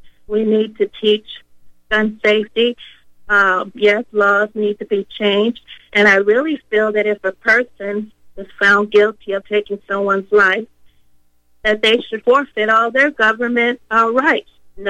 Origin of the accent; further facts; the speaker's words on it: Chicago, Illinois, United States; Well, I grew up in Chicago, and I do know how to use a weapon, and that's only because I'm a veteran.